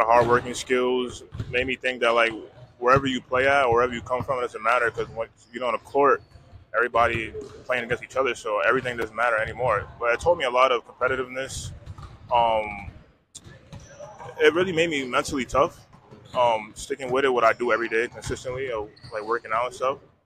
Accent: Bronx, New York, United States; now in Brooklyn, United States; We're actually from the Bronx, but I moved to Brooklyn about like 9 years ago.

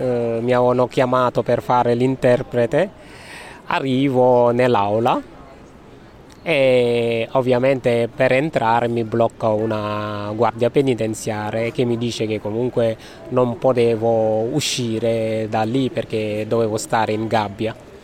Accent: Senegal; now in Italy; la cultura senegalese, perché provengo da lì, e in parte la cultura italiana perché vivo da 25 anni in questo paese

